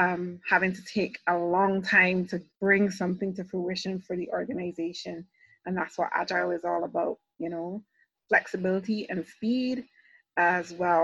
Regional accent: Manchester, North West England, United Kingdom; So I am originally from Manchester in UK.

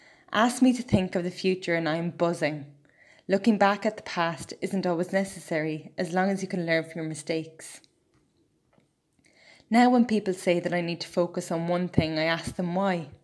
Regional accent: Ireland; I'm not afraid of hard work, and being Irish helps a bit, I think. As a culture, we always feel like the underdog

